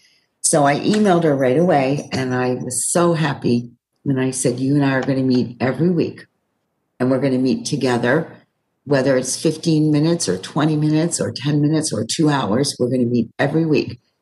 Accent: Quebec, Canada; They're my what they say in French, because I'm from Quebec

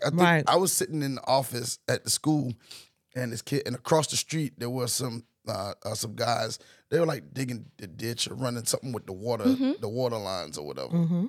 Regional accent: New Jersey, United States; I have a good bit of my friends that I grew up

